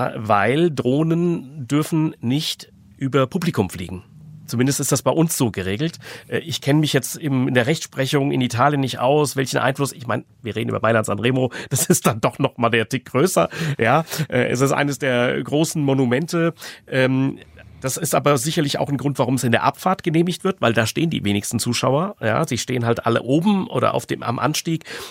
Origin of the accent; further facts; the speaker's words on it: Frankfurt, Hesse, Germany; ich bin Frankfurter, ich bin selbst früher mit dem Rad da rumgefahren.